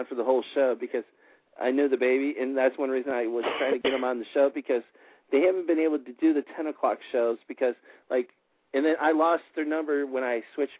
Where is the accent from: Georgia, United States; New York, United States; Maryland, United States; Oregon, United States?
Georgia, United States; You know I'm from Georgia, right?